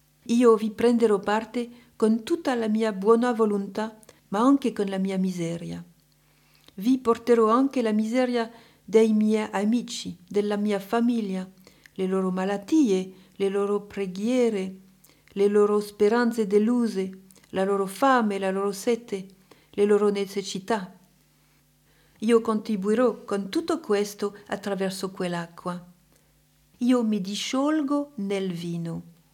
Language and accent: Italian; France; Italian is a second language; Vedete, io sono francese, anche voi italiani